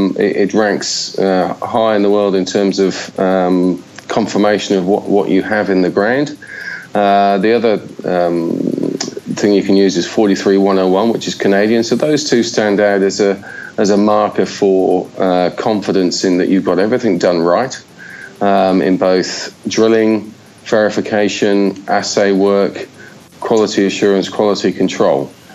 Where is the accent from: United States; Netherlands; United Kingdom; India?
United Kingdom; England; accent: Australian; also born or lived in Australia; Well, despite the slight Aussie accent, I am from England.